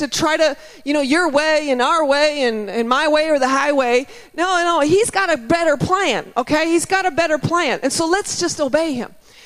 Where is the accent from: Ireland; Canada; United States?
Canada; I'm just being too Canadian.